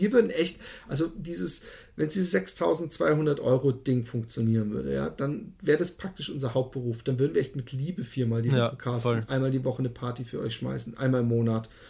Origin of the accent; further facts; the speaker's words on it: Waldbronn, Baden-Württemberg, Germany; Aber bei uns in Waldbronn, wo ich aufgewachsen bin, darf man auf den Feldern die Hunde ohne Leine laufen lassen.